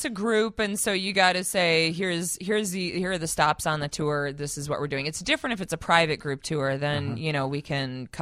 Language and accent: English; Michigan, United States; now in Chicago, United States; So my family's originally from Chicago, but I grew up in Southwest Michigan.